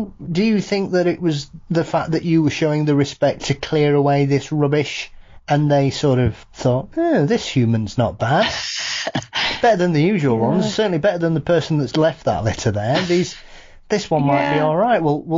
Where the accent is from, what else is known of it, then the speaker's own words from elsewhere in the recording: Yorkshire and the Humber, United Kingdom; Obviously, being a Yorkshireman, it's not too far away from where I am